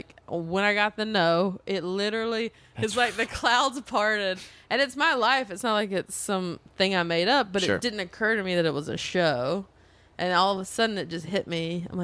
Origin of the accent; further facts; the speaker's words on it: the South, United States; we have a cool story. We're like from the South.